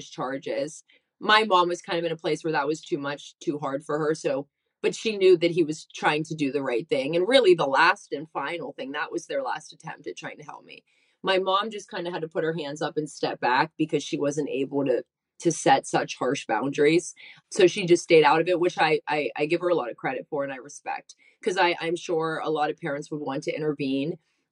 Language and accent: English; Pittsburgh, Pennsylvania, United States; So I had to drive across the country to get home. And so my dad flew out to LAX and I picked him up from the airport and he drove across the country with me back to Pittsburgh.